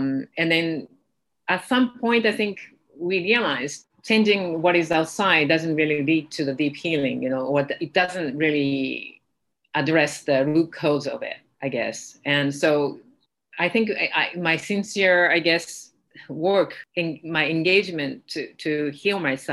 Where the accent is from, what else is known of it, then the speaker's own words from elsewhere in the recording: Japan; I grew up in Japan